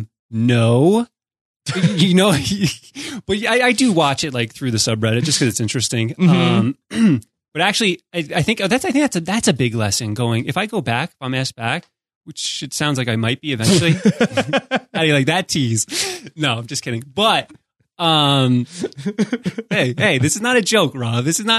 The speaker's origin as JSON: {"language": "English", "region": "New Jersey", "country": "United States", "lives_now": "Southern California, United States", "said": "I'm originally from New Jersey."}